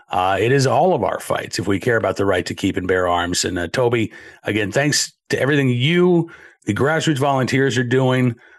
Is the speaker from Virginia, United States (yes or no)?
no; Massachusetts, United States; born there; I was born in Massachusetts. I don't live there now